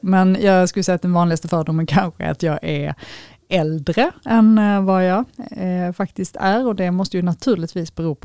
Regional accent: Helsingborg, Skåne, Sweden; also born or lived in Lund; now in Malmö, Sweden; Jag är född i Lund men uppvuxen i Helsingborg. Och sen har jag bott i 25 år, det var snart, i Malmö.

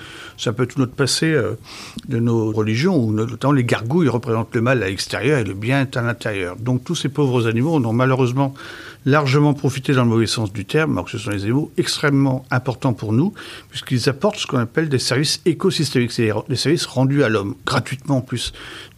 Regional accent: French Guiana, France; mais qui vivent en Amérique tropicale, dont certains chez nous en Guyane d'ailleurs.

